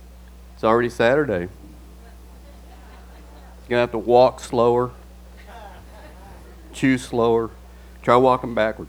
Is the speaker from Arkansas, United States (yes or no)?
yes; Arkansas, United States; I'm from Arkansas, and we spell it with an S.